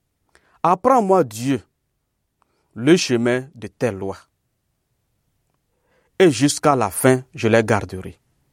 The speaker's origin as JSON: {"language": "French", "country": "Togo", "said": "Je suis originaire du Togo."}